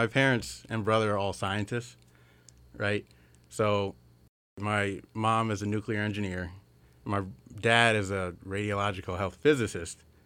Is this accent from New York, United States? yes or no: no; Middletown, Delaware, United States; born there; Yeah, I was born in Middletown, Delaware.